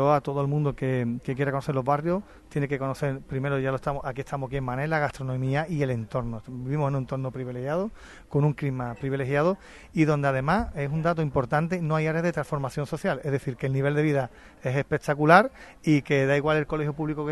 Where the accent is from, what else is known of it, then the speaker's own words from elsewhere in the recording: Andalusia, Spain; yo como buen andaluz sigo también todos los equipos nuestros en cualquier categoría